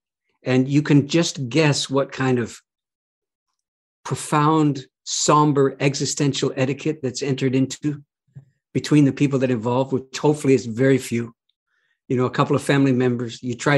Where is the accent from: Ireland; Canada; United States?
Canada; I can tell you that I'm a Canadian.